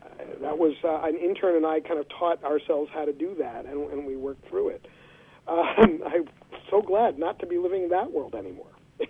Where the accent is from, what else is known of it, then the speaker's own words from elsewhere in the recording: New York City, New York, United States; I grew up with this brand. I grew up in New York City, so this was a local brand.